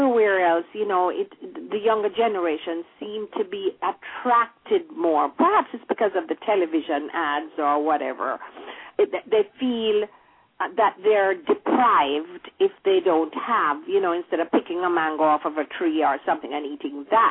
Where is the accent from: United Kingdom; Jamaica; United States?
Jamaica; I always am just so grateful to have had the time I did when I grew up in Jamaica.